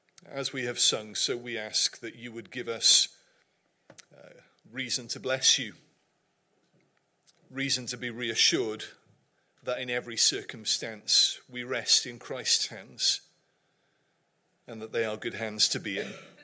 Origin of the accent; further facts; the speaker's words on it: Wales, United Kingdom; And I say that as a Welshman.